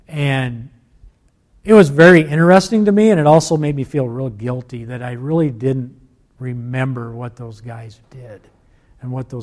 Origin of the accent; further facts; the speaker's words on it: United States; And me as a human being, I often wonder as an American, if I was sitting around a campfire on the 4th of July night